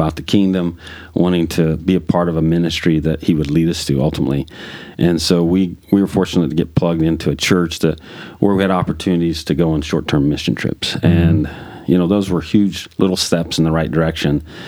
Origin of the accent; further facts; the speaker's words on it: Oklahoma, United States; And, you know, again, being born and raised in Oklahoma, everybody knew about Jesus.